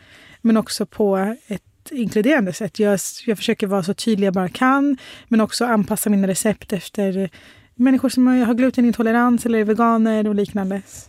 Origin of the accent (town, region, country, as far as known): Sweden; born there